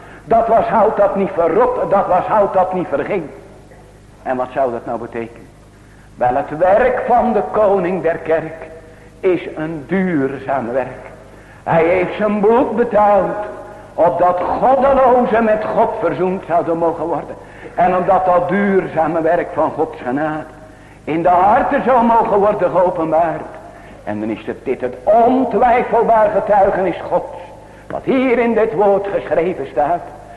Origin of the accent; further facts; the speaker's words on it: Zevenhuizen, South Holland, Netherlands; Als kleine jongen heb je er in Zevenhuizen, waar ik geboren ben, wel eens naar gekeken.